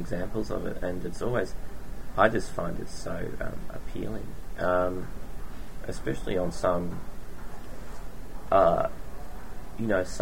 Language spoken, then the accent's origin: English; Perth, Western Australia, Australia; So growing up in Perth, I would working in Perth, which is a very isolated city and doesn't have much of a publishing industry